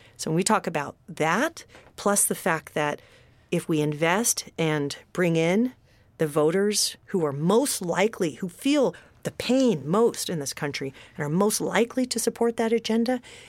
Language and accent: English; California, United States; it's seven states right now, including my home state, California, New Mexico, and Arizona